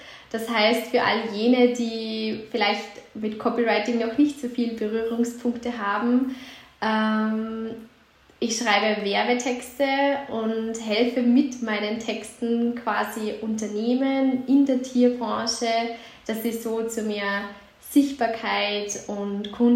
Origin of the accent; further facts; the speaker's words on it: Attersee, Upper Austria, Austria; Ich bin 28 Jahre alt und wie man vielleicht hört, ich komme aus Österreich. Genau genommen aus dem wunderschönen Oberösterreich, vom Attersee bin ich.